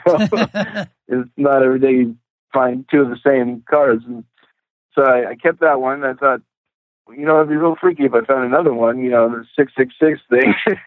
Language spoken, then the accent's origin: English; Alaska, United States; because I'm originally from Alaska, so I like the real camping.